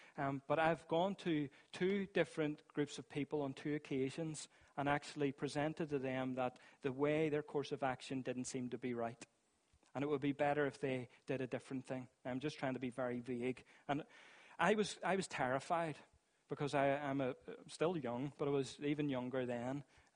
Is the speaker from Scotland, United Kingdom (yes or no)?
no; Northern Ireland, United Kingdom; Especially being Northern Irish. I think there's something ingrained in our culture that we just hate anyone telling us what to do.